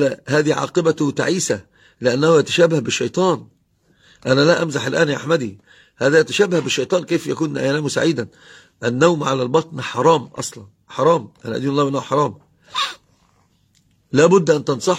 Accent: Egypt; القثاء عندنا في مصر يسمونه أتى، اللي هو قرينة الخيار

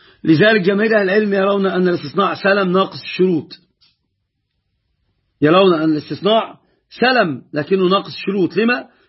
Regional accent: Egypt; طبعا هذه المسألة مسببة أزمة عندنا في مصر، وهي بيع الشقق قبل أن تبنى.

